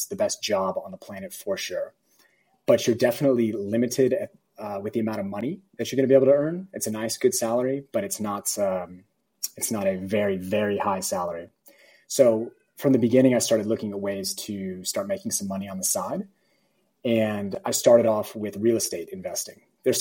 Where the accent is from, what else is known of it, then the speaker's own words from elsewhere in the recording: Dallas, Texas, United States; also born or lived in United Kingdom; So yeah, for me personally, let's see, my background, I grew up in Texas, in Dallas. I spent 12 years in the Air Force.